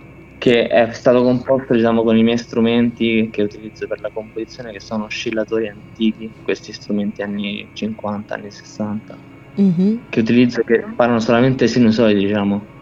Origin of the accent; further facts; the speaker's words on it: Lazio, Italy; vengo dai Castelli Romani, una zona che si trova a sud di Roma, poco fuori Roma, diciamo.